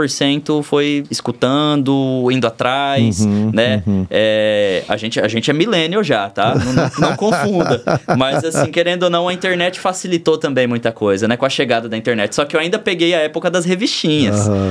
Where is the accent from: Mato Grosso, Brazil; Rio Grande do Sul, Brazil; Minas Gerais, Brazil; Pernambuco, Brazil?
Mato Grosso, Brazil; Jaciara; also born or lived in Rondonópolis; Ambos somos de Jaciara. Eu digo assim, né? Eu nasci em Rondonópolis, mas eu me criei em Jaciara. Passei um tempo no Mato Grosso do Sul, mas tô de volta pra minha terra.